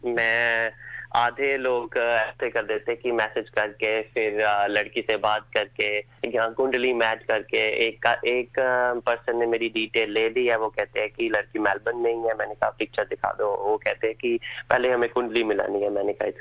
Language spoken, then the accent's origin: Hindi; Hoshiarpur, Punjab, India; moved away as an adult; now in Australia; मैं इंडिया से होशियारपुर से हूँ.